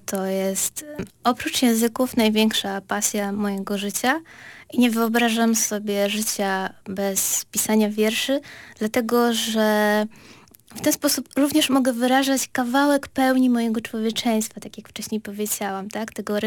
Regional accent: Pomeranian Voivodeship, Poland; Ja nie pochodzę z rodziny inteligenckiej, pochodzę z Kaszub.

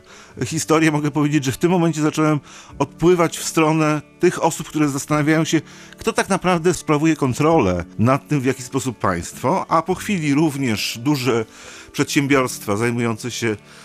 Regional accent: Gdańsk, Pomeranian Voivodeship, Poland; moja mama jest kociewianką i tutaj z Kociewia pochodzi. I sam w wieku 3 lat przeprowadziłem się do Gdańska i tak naprawdę wszystko, co pamiętam, to jest Pomorze.

